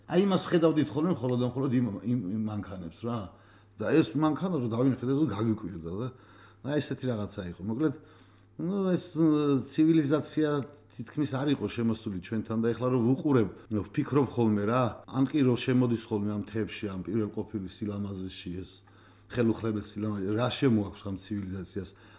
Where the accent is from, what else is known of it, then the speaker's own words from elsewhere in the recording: Chartala, Kakheti, Georgia; also born or lived in Ilto Gorge; რა თქმა უნდა ჩემი მზერაც მაშინვე ეჯახება ჩემს ბავშვობას, რომელიც დაიწყო ილტოს ხეობაზე ჭართალაში